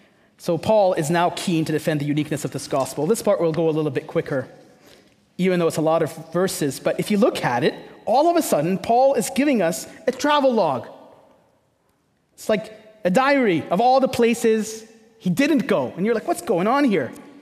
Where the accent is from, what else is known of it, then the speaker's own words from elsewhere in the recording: Egypt; now in Canada; I was asked about my contacts with the Egyptian community that I grew up in Egypt